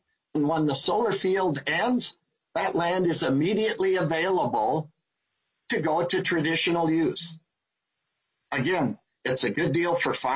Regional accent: St. Charles, Minnesota, United States; from St. Charles, Minnesota.

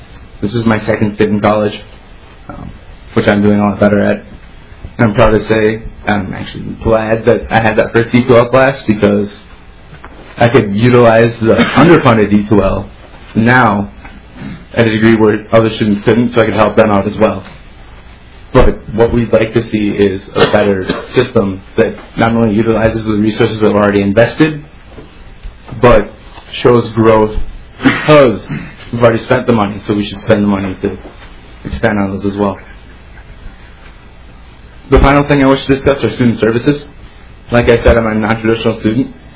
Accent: North Mankato, Minnesota, United States; born there; I graduated from Sartell. And then my parents, and actually I was born in North Mankato, my parents attended Mankato State University. So I've pretty much been all across the state here.

